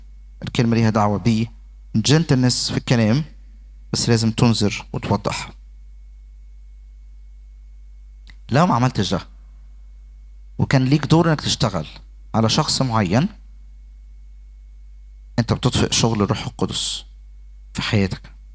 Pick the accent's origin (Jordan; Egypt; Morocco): Egypt; في لغة عالمية ناس بتستخدمها عندنا في مصر